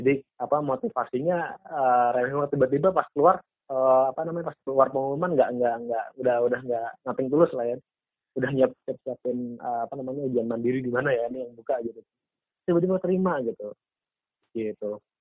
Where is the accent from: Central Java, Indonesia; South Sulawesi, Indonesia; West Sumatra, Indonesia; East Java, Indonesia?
Central Java, Indonesia; Klaten; Saya asal dari Klaten gitu ya.